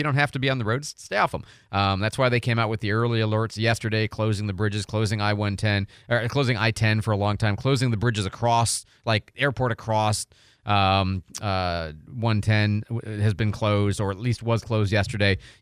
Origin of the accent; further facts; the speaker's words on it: Midwest, United States; also born or lived in Detroit / Chicago; I grew up in the Midwest. I've lived in, you know, Detroit, Chicago. I never had to drive in Detroit. I was young when we left there.